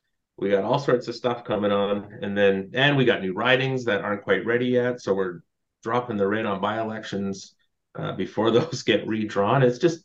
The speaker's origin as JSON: {"language": "English", "town": "Esquimalt", "region": "British Columbia", "country": "Canada", "tie": "born or raised there", "lives_now": "Metchosin, Canada", "said": "I grew up, I've always been an island girl. I've never left. I grew up in Esquimalt, and now I'm in Machozen, just at the Langford Machozen border."}